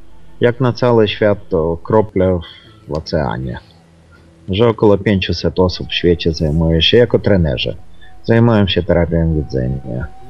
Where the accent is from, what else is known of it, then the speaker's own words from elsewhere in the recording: Ukraine; Pochodzę z Ukrainy.